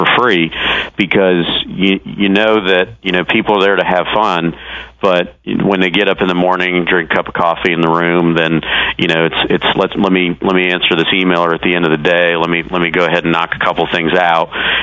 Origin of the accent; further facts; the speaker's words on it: Albany, New York, United States; I'm originally from Albany, New York, which is a very cold environment in the winter months.